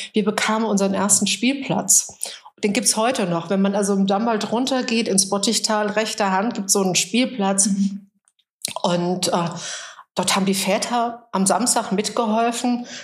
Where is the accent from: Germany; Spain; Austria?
Germany; Friedrichsdorf, Hesse; Also ich bin zwar nicht in Friedrichsdorf geboren, aber aufgewachsen. Meine Eltern sind Ende der 60er Jahre in den Damwald gezogen, als erstes Haus dort.